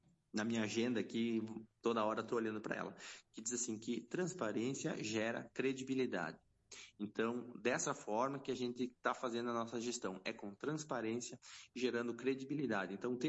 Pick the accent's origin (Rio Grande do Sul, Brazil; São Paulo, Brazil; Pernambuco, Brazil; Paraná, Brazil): Rio Grande do Sul, Brazil; André da Rocha; Eu sou natural aqui de André da Rocha, sou médico veterinário, sou servidor público do município.